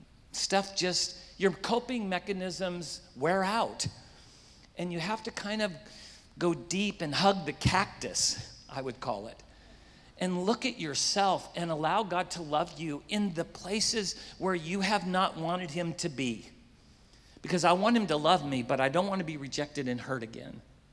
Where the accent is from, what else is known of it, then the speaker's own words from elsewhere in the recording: South Africa; We are from South Africa, so we're African Americans, as you can tell.